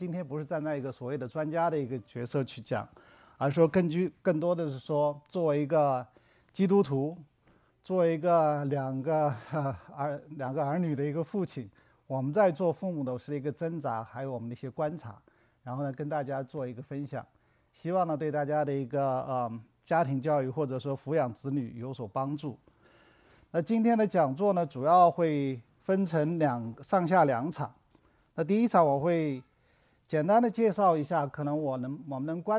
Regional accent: Guangzhou, Guangdong, China; moved away as an adult; now in Lancaster, United States; 我是来自中国广州，然后现在在兰卡一个神学院读神学，然后我们全家是2019年来到美国，

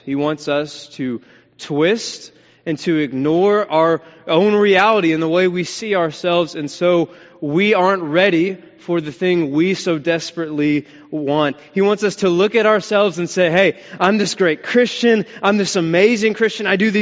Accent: the South, United States; Speaking of my mom being here from Birmingham, Alabama, I grew up in the South, and being a part of the South, there's something we all love, and that's football, isn't it?

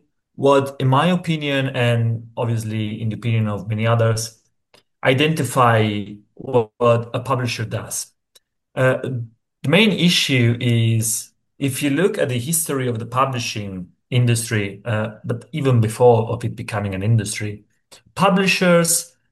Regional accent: Italy; English is a second language; I come from Italy. I am a PhD student here for the University of Tor Vergata in Rome.

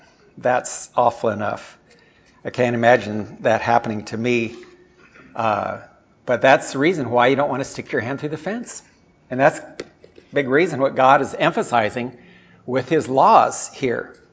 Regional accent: Addis Ababa, Ethiopia; Being a missionary kid growing up in Ethiopia, I went to boarding school in grade one. This boarding school started out with a couple buildings in the downtown part of the city of Addis Ababa, Ethiopia.

